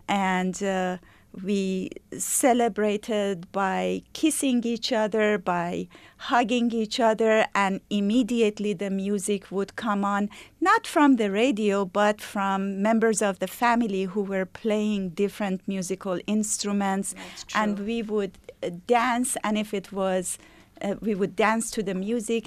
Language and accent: English; Iran; moved away as an adult; Yes, I grew up in Iran until the age of 18, and one of my best memories in life are from Nowruz